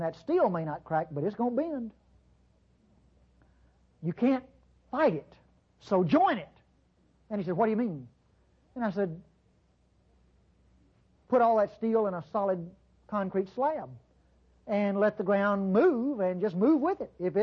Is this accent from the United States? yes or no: yes; Clinton, Mississippi, United States; I grew up in Clinton, Mississippi. That's a little town, about 5,000, that's about 10 miles west of Jackson, Mississippi, which is the capital state.